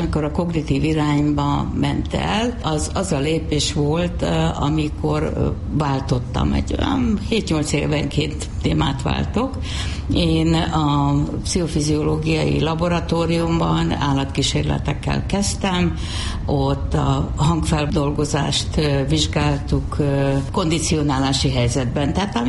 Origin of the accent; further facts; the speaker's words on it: Pécs, Baranya, Hungary; ott a Pécsi nitrogén művek, ahol a szüleim dolgoztak, tehát mindig szoktam, hogy egy műtrágyagyár mellett nőttem fel